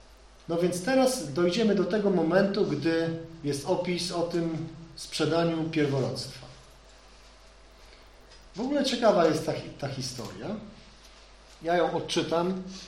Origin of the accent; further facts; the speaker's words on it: Gdańsk, Pomeranian Voivodeship, Poland; now in Wrocław, Poland; tam, gdzie ja jestem, z Gdańska, tam w ogóle nie miało to znaczenia. Czy teraz we Wrocławiu?